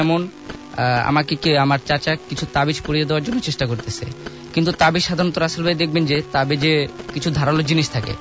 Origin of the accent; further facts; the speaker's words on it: Dhaka, Dhaka Division, Bangladesh; আমি কল্যাণপুর থেকে এসেছি। … আমি ঢাকা সিটি কলেজে লেখাপড়া করি।